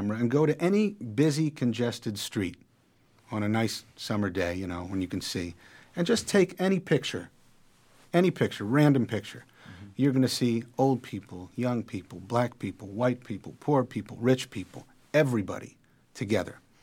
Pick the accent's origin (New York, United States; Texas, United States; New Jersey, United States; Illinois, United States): New York, United States; Manhattan; Born and raised in Manhattan, that's right.